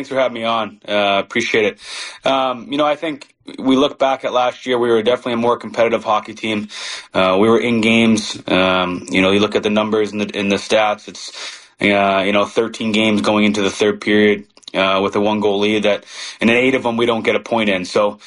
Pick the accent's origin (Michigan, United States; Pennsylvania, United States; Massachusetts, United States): Massachusetts, United States; Boston; I think growing up in the Boston area, everyone's diehard Red Sox, diehard Patriots